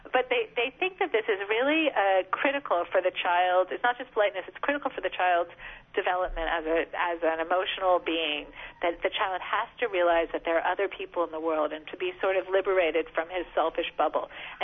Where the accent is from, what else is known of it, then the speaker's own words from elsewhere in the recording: United States; I mean, to the point where, you know, as an American, it can seem kind of extreme.